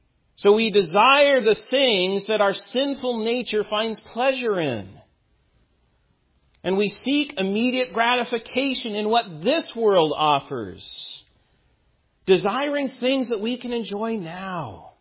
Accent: United States; Now, I, as an American, will pledge allegiance to the flag and to my country.

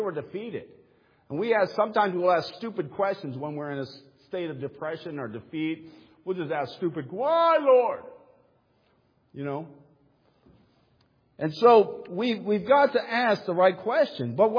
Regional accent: Midwest, United States; I mean, for me, I'm just, you know, I'm from the Midwest, so that's what gives me the thrill anyway.

